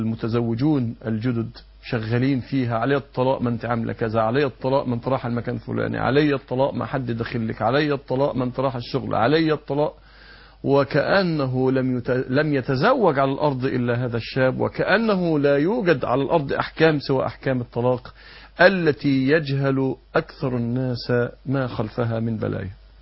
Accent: Egypt; عندنا في مصر

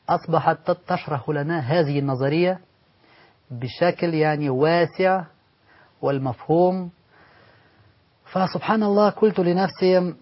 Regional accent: Ulyanovsk, Ulyanovsk Oblast, Russia; Arabic is a second language; also born or lived in Samara; أنا من روسيا، ممكن نقول من وسط روسيا، يعني المدينة التي ولدت فيها اسمها سمارة.

